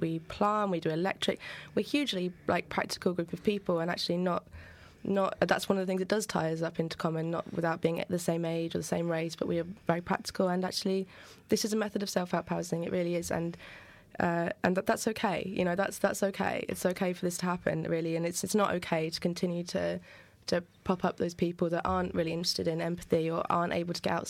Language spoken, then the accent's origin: English; United Kingdom; as a British person